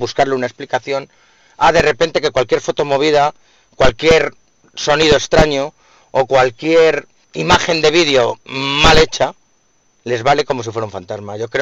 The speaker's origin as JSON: {"language": "Spanish", "town": "Madrid", "region": "Community of Madrid", "country": "Spain", "said": "En este caso todos somos de Madrid, menos … es de Valdepeñas."}